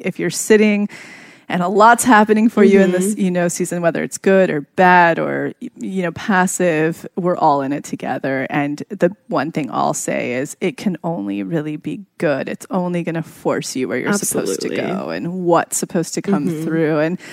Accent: Yosemite, California, United States; we have a retreat house up in Yosemite, my hometown, which will be launching actually

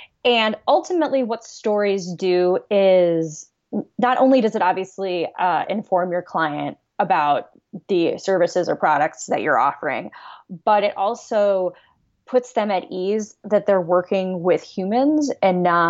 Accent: Los Angeles, California, United States; I grew up in Los Angeles, so I started out there. Then I came to Northwestern, where I studied nothing business or performing.

